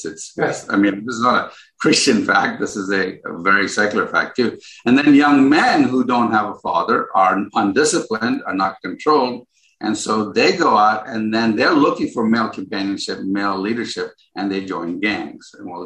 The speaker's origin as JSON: {"language": "English", "country": "Ghana", "tie": "born there", "said": "I was born in Ghana, so I know a lot of these guys"}